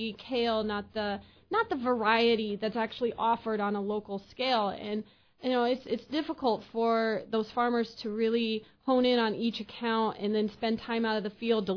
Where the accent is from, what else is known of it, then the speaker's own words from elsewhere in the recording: Mount Sterling, Illinois, United States; Same with me. I grew up in Mount Sterling, smaller than that, and we had two grocery stores as well.